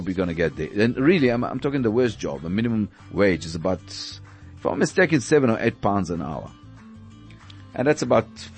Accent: Israel; English is a second language; moved away as an adult; now in South Africa; when I came to South Africa first time, and I came from Israel

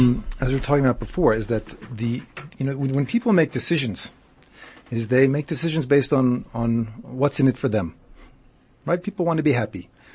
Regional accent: United States; I know for a fact I come from America originally

